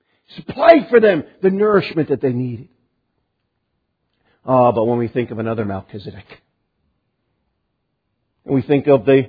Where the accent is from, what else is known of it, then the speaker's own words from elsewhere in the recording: New England, United States; And I come from New England, and in New England we can speak very, very quickly when we need to.